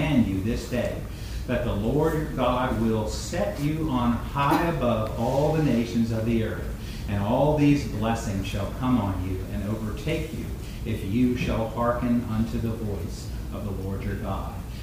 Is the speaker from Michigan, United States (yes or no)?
no; Destin, Florida, United States; I grew up down in Destin, and if you go to the beach